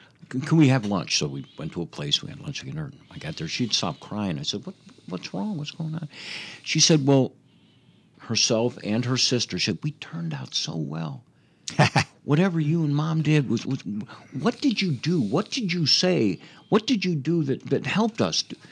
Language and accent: English; Chicago, Illinois, United States; but I grew up in Chicago.